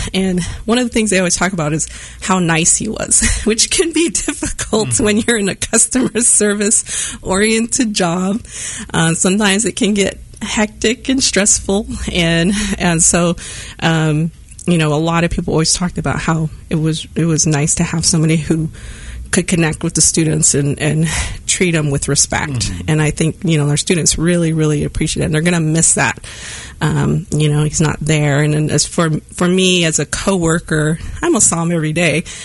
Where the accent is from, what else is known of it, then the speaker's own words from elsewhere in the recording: New Mexico, United States; I'm far away from New Mexico. He was far away from Arizona. And we developed these family type relationships, mm-hmm. even though we may not be from the same tribes. You know, you're yeah. Lakota, I'm Pueblo